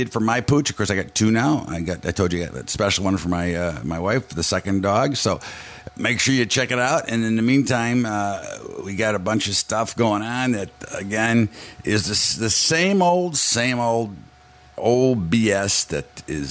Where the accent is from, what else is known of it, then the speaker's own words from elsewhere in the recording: United States; Listen, I'm an American.